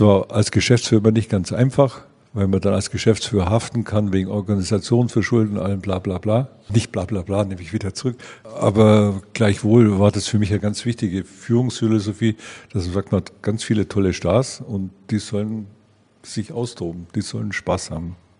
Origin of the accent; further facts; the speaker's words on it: Southern Germany, Germany; Für mich war ja als Süddeutscher erste Fremdsprache Deutsch